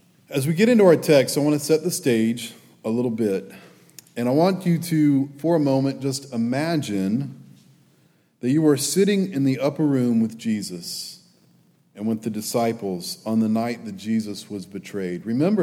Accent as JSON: {"language": "English", "region": "Alabama", "country": "United States", "said": "We're from South Alabama, so we are blessed. We have beaches. You all come down and see our beaches anytime."}